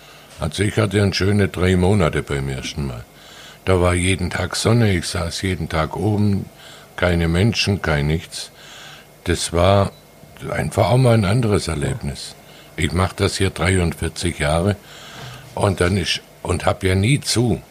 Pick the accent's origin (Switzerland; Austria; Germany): Germany; Baden-Württemberg; now in Sylt, Germany; Ich bin Schwabe.